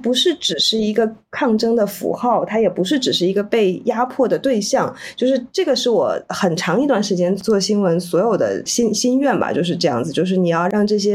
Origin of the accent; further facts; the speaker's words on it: China; 就是我觉得这件事情是我们作为中国人从来都没有机会习得